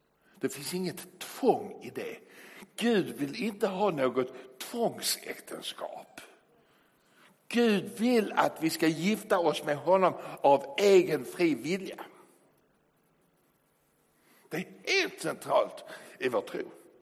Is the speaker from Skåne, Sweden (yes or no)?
yes; Skåne, Sweden; mina hemtrakter i södra Sverige, i Skåne